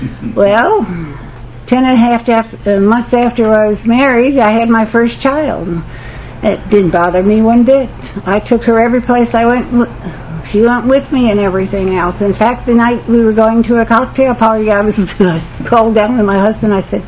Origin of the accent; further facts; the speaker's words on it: Newark, New Jersey, United States; moved away as an adult; I grew up in Newark, New Jersey. Anybody from Newark or from New Jersey? Okay, I left there when I was 19 years old, and I go back there once in a blue moon.